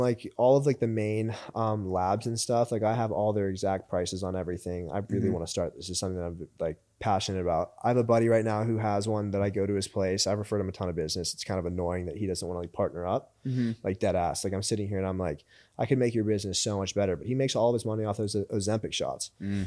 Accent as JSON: {"language": "English", "town": "Pittsburgh", "region": "Pennsylvania", "country": "United States", "said": "So then obviously, you know, we're from Pittsburgh and like mm-hmm. we network very well."}